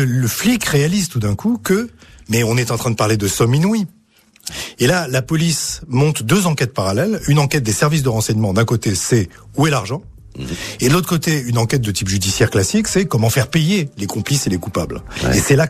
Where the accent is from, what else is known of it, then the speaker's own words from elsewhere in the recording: Monaco; born there; je suis né à Monaco, imaginez-vous